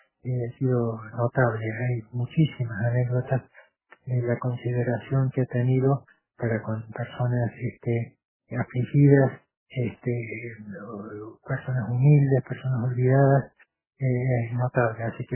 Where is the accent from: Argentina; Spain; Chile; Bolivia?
Argentina; Así que como argentinos, especialmente significativo para nosotros esta muerte